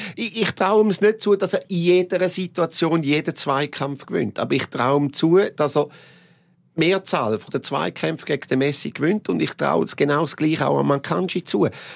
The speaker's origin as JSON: {"language": "German", "country": "Switzerland", "said": "Die Chance kommst du nicht häufig über im Leben, als Schweizer Fußballer erst recht nicht."}